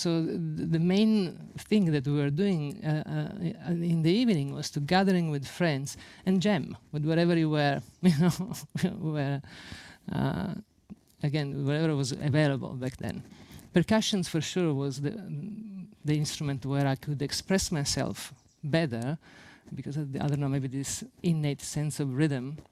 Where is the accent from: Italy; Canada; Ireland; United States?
Italy; Sicily; born there; English is a second language; the first thing that comes to me is that I was born in Sicily, and that for me informed so much my psyche, my personality.